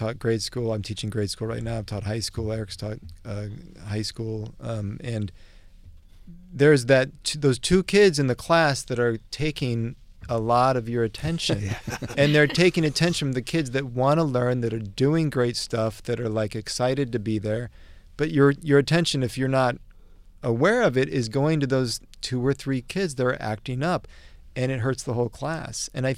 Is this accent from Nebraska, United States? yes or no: yes; Omaha, Nebraska, United States; I come from Omaha.